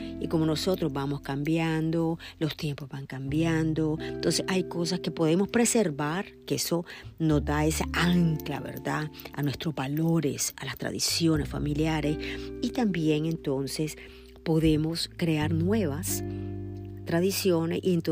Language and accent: Spanish; Nicaragua; siendo yo nicaragüense, el relleno nica es deliciosísimo